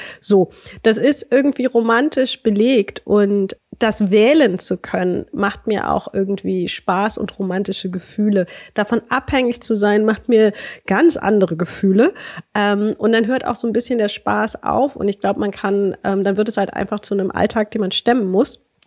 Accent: East Germany, Germany; Aufgewachsen auf dem Land in der DDR, da hat man angebaut und irgendwie alles noch konserviert.

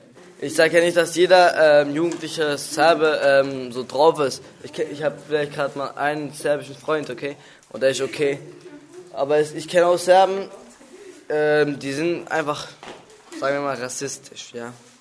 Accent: Kosovo; Ich komme aus Kosovo ursprünglich.

